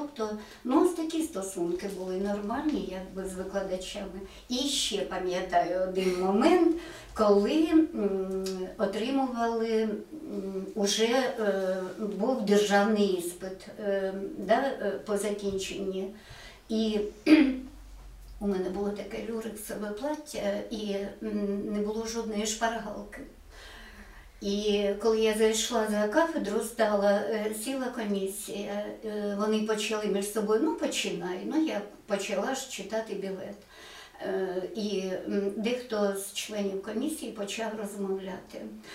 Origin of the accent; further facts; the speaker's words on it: Pidhorivka, Luhansk Oblast, Ukraine; бо я знала, що це Підгорівка, це моє рідне село.